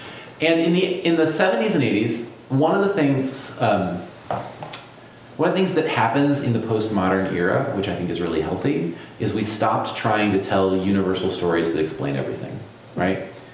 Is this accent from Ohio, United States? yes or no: yes; Cleveland, Ohio, United States; also born or lived in Chicago, Illinois; I grew up in Cleveland, the lake is north, so north is a way of talking about the lake. I then lived in Chicago for a while